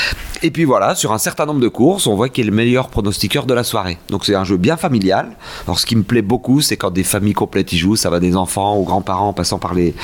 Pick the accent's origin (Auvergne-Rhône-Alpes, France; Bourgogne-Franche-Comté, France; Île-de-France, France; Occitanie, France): Auvergne-Rhône-Alpes, France; Saint-Didier-en-Velay; je viens de Haute-Loire, Saint-Didier-en-Velay, pas très loin de Saint-Étienne.